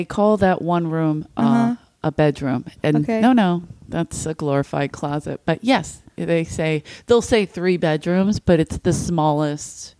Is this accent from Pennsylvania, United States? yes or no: yes; Philadelphia, Pennsylvania, United States; I grew up in South Philly. Eagles are in the Super Bowl.